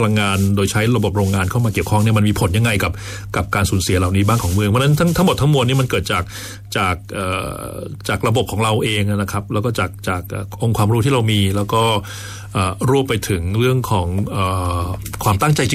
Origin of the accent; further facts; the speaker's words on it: Chiang Mai, Thailand; ของล้านนาเรามีความภาคภูมิใจนะครับในประเพณีวัฒนธรรมเราภาษาเรานะครับตัวอักขระเขียนหรือแม้กระทั่งจริตที่เราเป็นคนเชียงใหม่แบบนี้